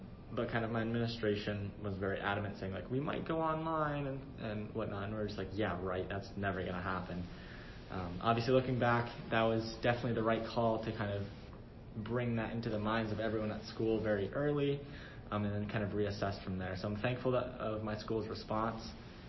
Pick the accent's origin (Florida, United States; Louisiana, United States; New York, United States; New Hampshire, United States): New Hampshire, United States; Bedford; I'm originally from Bedford, New Hampshire.